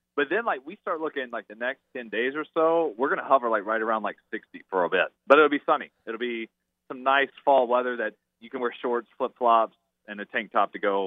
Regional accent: Mississippi, United States; And listen, I'm from Mississippi. I've dealt with sweltering heat and everything.

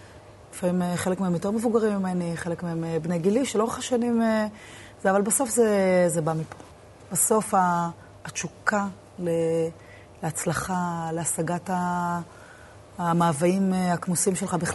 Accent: Tel Aviv, Tel Aviv District, Israel; הוא גדלנו בתל אביב.

